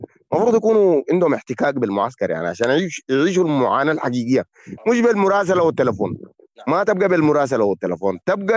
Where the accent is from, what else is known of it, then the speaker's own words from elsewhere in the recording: Sudan; عندهم حاجة هنا قرب للفاصوليا عندنا في السودان